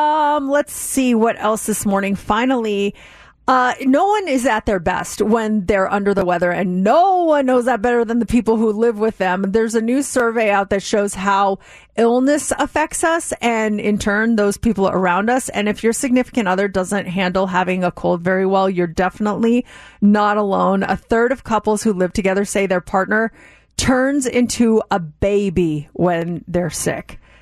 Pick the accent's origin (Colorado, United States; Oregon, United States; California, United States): Colorado, United States; now in Las Vegas, United States; I was born and raised in Colorado, but I've lived here longer than I lived there.